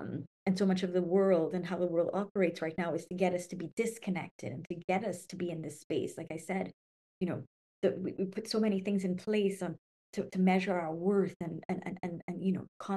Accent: Trinidad, Trinidad & Tobago; also born or lived in Tobago / Jerusalem; now in Atlanta, United States; Yeah, so I was born in Tobago and raised in Trinidad, and I just moved to Atlanta in July of last year from Jerusalem. We lived there for 6 years.

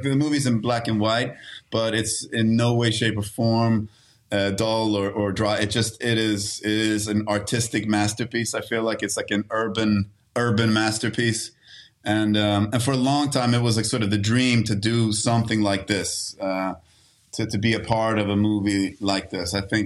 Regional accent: Stockholm, Stockholm County, Sweden; growing up in Sweden. And like I grew up on the south side of Stockholm, which was, you know, somewhat working class when I grew up, but it wasn't like, you know, in the suburbs, like in the Swedish hoods

